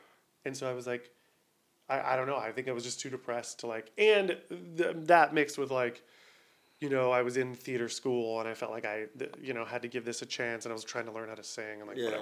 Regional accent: Ohio, United States; I grew up in Ohio where I, like, learned to code switch.

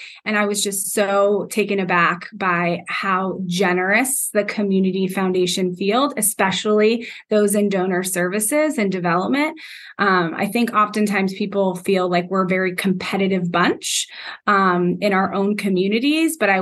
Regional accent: Miami, Florida, United States; I was born and raised in Miami, and I can't imagine living anywhere else.

